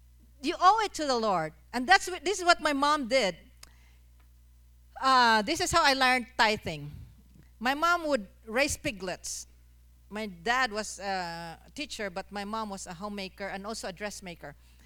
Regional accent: La Carlota, Negros Occidental, Philippines; I grew up in La Carlota in the Philippines with my mom and dad. I am one of nine children. I'm number eight. We were poor

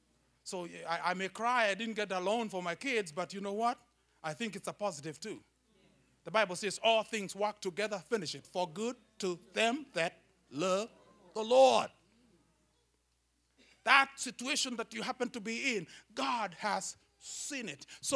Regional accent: Kenya; I come from Kenya. Kenya is in Africa.

